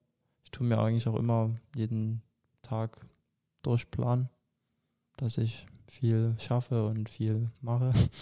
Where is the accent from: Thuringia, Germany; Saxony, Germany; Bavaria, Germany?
Saxony, Germany; Chemnitz; ich denke auch als Chemnitzer, wenn man dann zu Aue geht, das ist nicht immer so von Vorteil.